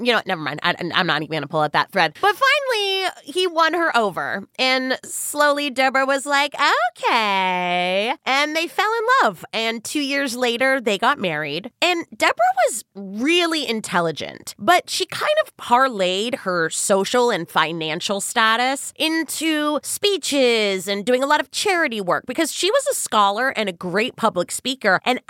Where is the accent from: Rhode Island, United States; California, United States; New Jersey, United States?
California, United States; also born or lived in New York; I have heard a lot of Witzes from growing up in California and living in New York, and I've never heard Wolfowitz.